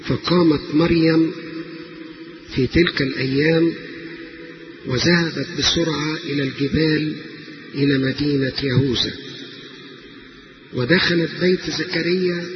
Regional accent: Egypt; بلادنا مصر

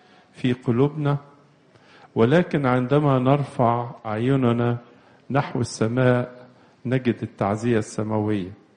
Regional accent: Egypt; لازم نعرف إن أثمن ما نملكه كمصريين كلنا مسيحيين ومسلمين هو وحدتنا الوطنية على أرض الوطن

